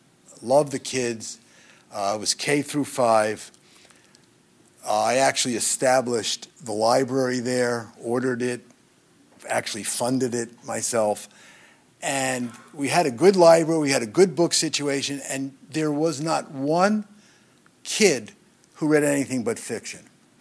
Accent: Brooklyn, New York, United States; Okay, I was born in Brooklyn. I'm always on the wrong side of the tracks.

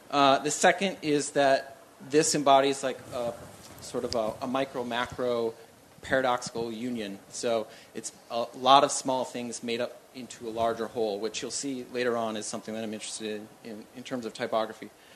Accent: Minnesota, United States; now in Baltimore, United States; I come from Minnesota.

